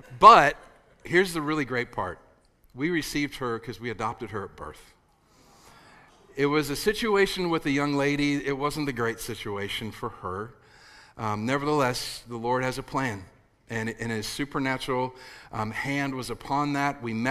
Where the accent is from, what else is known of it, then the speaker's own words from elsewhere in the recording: Minnesota, United States; now in Dallas, United States; Here's the problem, though. I'm from Minnesota originally. You know, I get kind of mixed up, but it's great to be back in the Midwest.